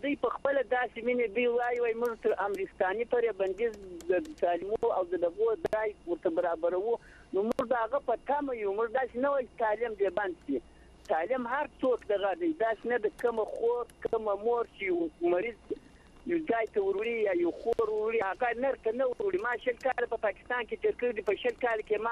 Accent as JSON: {"language": "Pashto", "region": "Zabul", "country": "Afghanistan", "said": "زه د زابل د ولایت ته غرد ولسوالۍ"}